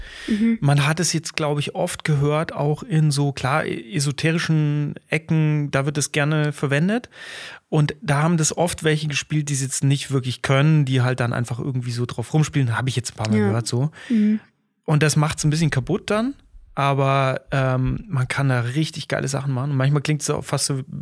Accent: Dießen am Ammersee, Bavaria, Germany; also Diesner am Ammersee, wo ich aufgewachsen bin

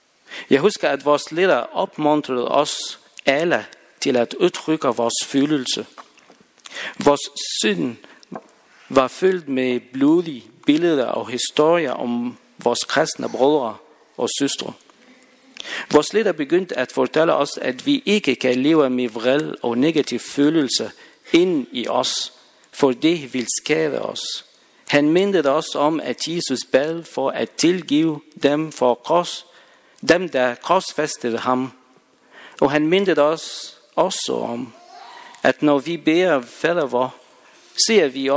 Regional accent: Egypt; now in Denmark; Jeg kommer fra Egypten

